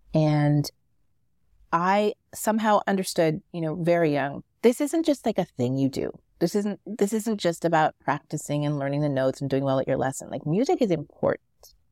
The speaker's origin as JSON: {"language": "English", "town": "San Francisco", "region": "California", "country": "United States", "tie": "born or raised there", "said": "I grew up in San Francisco."}